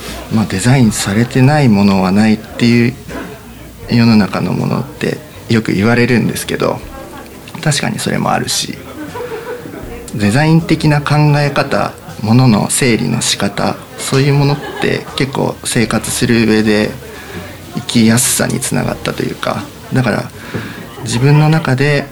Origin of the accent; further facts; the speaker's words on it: Yasugi, Shimane, Japan; born there; 生まれは安来市なんですけども、すごい山の中です。はい、飛騨というところなんですが、